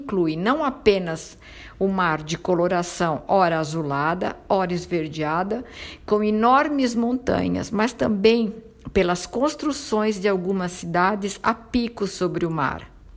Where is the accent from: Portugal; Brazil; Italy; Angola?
Italy; Southern Italy; sou italiana, nasci no sul da Itália.